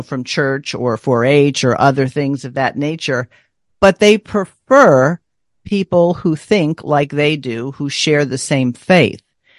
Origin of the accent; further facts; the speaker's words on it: New York, United States; I grew up in New York and there were family gatherings, and I often went to weddings or funerals or parties